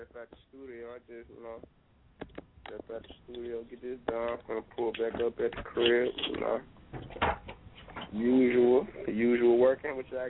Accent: Memphis, Tennessee, United States; I'm from Memphis, Tennessee. I represent Black Haven.

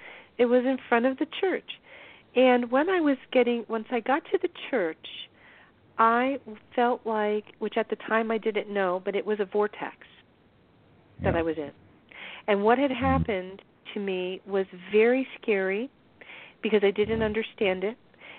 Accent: Florida, United States; I grew up down here in Florida my whole life, not too far from the Bermuda Triangle.

